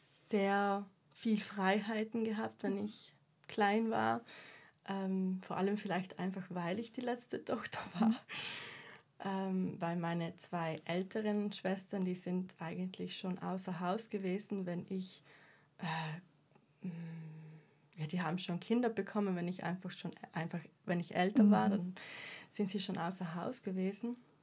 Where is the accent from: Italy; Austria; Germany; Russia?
Italy; South Tyrol; also ich bin von Vilnius, Südtirol.